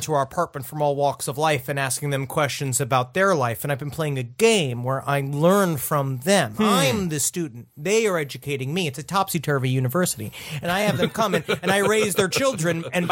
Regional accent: New York, United States; this is indeed my first rodeo. I'm a performer from New York.

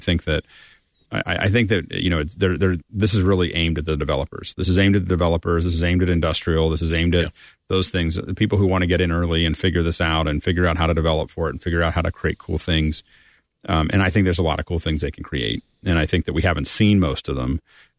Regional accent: Pennsylvania, United States; I've been there a lot. So I grew up in Pennsylvania.

